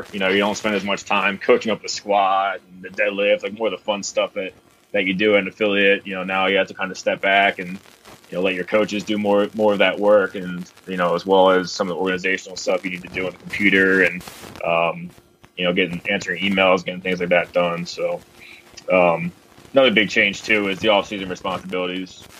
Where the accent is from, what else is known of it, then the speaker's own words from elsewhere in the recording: Elkins Park, Pennsylvania, United States; So first of all, I'm from Elkins Park, PA, a small city right outside of Philadelphia.